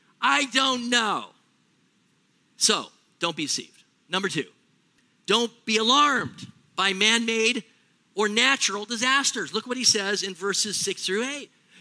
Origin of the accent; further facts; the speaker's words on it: California, United States; I grew up in Southern California. I think I'll live here till the day I die.